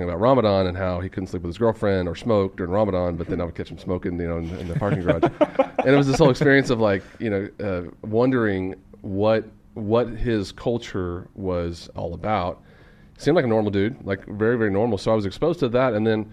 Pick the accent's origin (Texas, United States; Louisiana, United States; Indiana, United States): Texas, United States; Amarillo; also born or lived in Dallas; I grew up in Amarillo, was very sheltered.